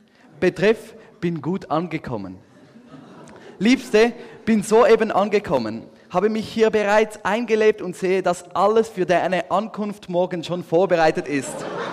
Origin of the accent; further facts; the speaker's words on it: Rafz, Zurich, Switzerland; now in Andelfingen, Switzerland; wohne in Andelfingen. Bin aber aufgewachsen in Rafts